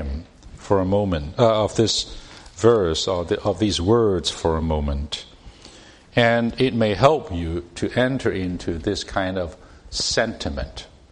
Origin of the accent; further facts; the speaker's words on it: Hong Kong; I go back to where I grew up in Hong Kong several times a year, mainly to see my parents